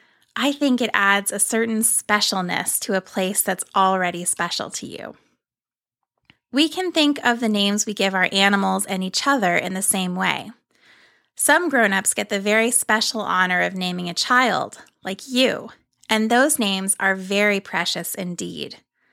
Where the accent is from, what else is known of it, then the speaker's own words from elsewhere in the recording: Ohio, United States; when I was growing up in Ohio, my parents went through a long process to pick a name for our sheep farm.